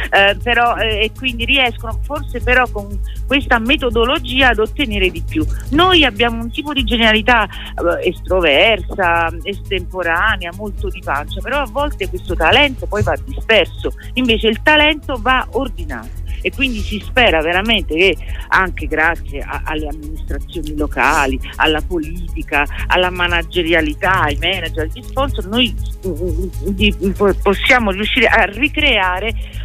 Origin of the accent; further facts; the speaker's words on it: Southern Italy, Italy; Sì, io appartengo al Sud.